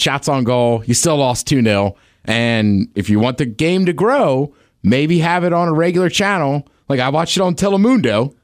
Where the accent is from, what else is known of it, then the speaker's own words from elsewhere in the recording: Canada; And I was like, oh, look at me, being Canadian.